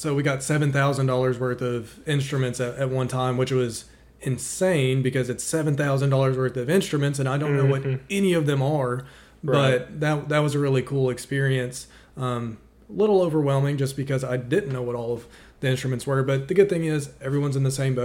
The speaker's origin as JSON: {"language": "English", "region": "Arkansas", "country": "United States", "lives_now": "Louisiana", "said": "Because like Marco said, we came from Arkansas."}